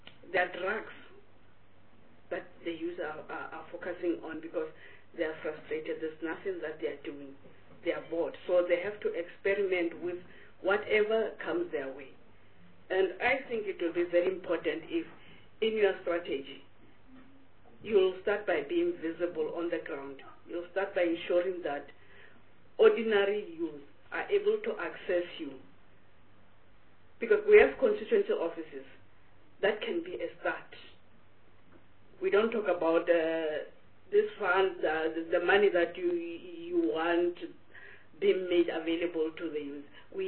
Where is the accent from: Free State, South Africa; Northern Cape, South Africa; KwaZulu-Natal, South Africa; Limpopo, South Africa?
Limpopo, South Africa; I'm coming from Limpopo. My constituency is rural. I'm sure you know of Senwabarana. That's where I'm coming from. It's very dry.